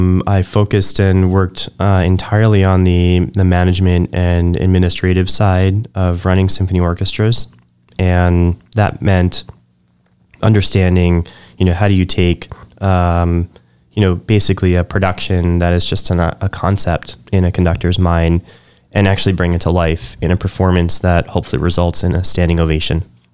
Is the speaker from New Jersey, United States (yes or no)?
no; New York, United States; I grew up in New York.